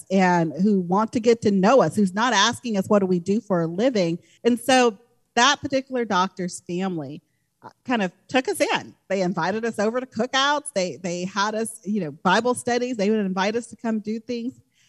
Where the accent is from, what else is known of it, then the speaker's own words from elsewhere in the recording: Georgia, United States; We're both from Georgia. So we're familiar with the South.